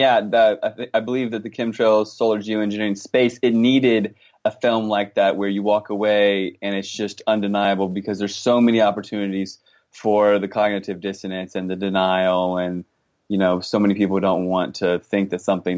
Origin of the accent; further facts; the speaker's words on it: Washington, District of Columbia, United States; I grew up in the Washington, D.C. area from the States, grew up on the East Coast